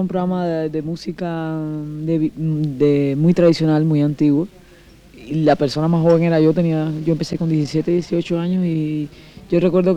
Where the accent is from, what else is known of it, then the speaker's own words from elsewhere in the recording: Cuba; moved away; also born or lived in Colombia; Nosotros salimos de Cuba a un contrato a Colombia, estuvimos viviendo en Colombia casi 3 años.